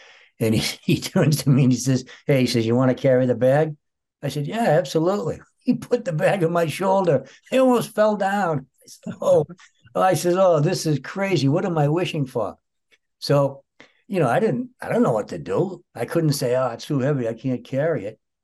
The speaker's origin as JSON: {"language": "English", "town": "Woburn", "region": "Massachusetts", "country": "United States", "tie": "born or raised there", "said": "Well, I grew up in a town or a city called Woburn, W-O-B-U-R-N, and it's about 10 miles slightly northwest of the city of Boston."}